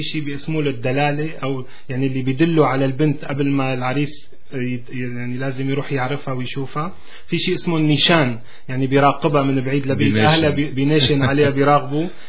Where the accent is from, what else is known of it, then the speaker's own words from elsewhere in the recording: Damascus, Damascus Governorate, Syria; born there; أنت مثل ما قلت أنا ولدت بدمشق